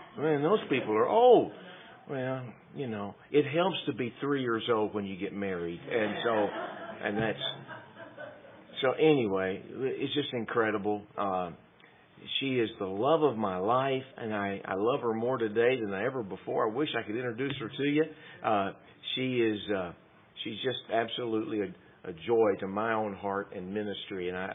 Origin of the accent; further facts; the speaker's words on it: Texas, United States; I realized, okay, I don't talk like you folks. And so I said, oh, I'm from Texas. She said, I thought so. I knew it was somewhere way down there. And said, yeah, that's where I'm from. So anyway, that's home.